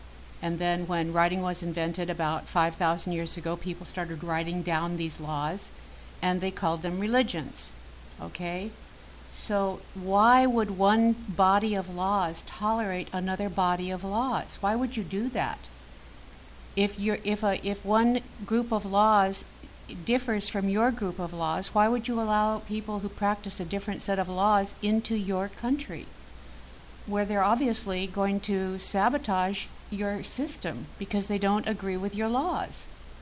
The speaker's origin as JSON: {"language": "English", "country": "United States", "said": "I'm saying we shouldn't let anyone into our country, and I'm speaking as an American"}